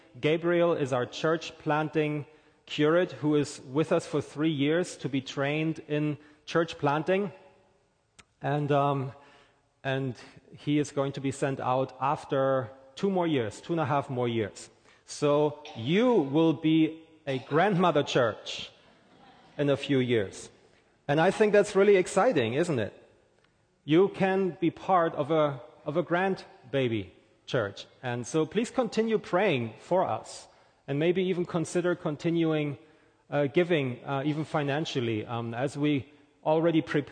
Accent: Germany; English is a second language; moved away as an adult; now in United States; I am originally from Germany, in case you did not know. My wife and I, we moved here almost 5 years ago now

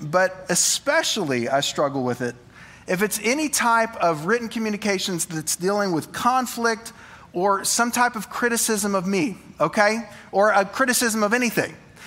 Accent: Oklahoma, United States; I can't spell because I'm from Oklahoma

